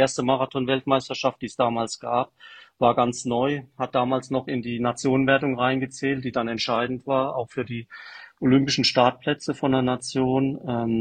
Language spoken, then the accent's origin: German; Rhineland-Palatinate, Germany; Und ich wohne direkt am Pfälzer Wald, also ich bin groß geworden am Wald, am Waldesrand.